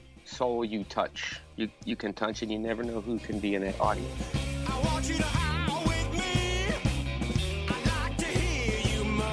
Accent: Chicago, Illinois, United States; also born or lived in Rockford; I was born in Rockford, Illinois. Then we moved to Chicago when my father passed away.

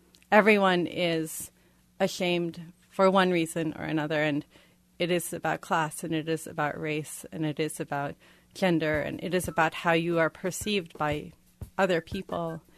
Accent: United States; And I identify with her as a woman, and I am an American

